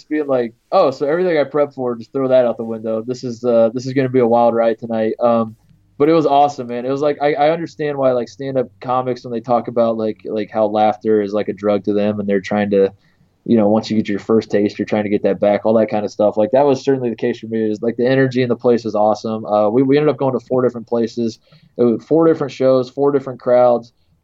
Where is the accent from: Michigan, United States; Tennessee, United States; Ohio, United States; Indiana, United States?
Indiana, United States; I would say, I grew up in Indiana at a big school.